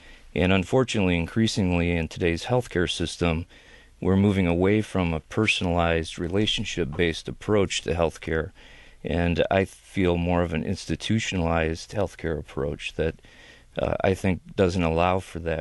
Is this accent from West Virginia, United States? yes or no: no; Sterling Heights, Michigan, United States; I grew up in Sterling Heights